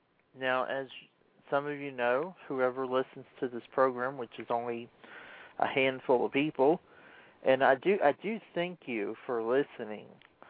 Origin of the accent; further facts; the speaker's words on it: Atlanta, Georgia, United States; Now, I'm from Atlanta. I grew up a Braves fan.